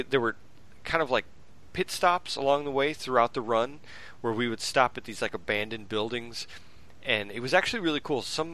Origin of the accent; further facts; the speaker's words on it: Indiana, United States; So I'm about probably 6 hours from Indianapolis. So I grew up there in Indiana.